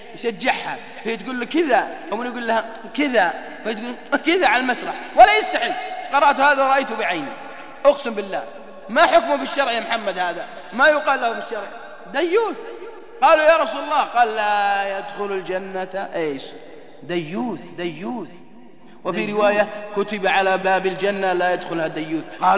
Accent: Riyadh, Riyadh Province, Saudi Arabia; ولا عندنا في الرياض وسوق العليا

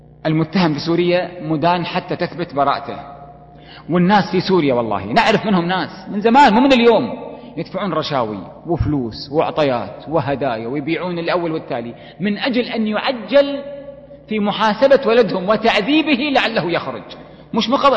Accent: Kuwait; حتى عندنا في الكويت

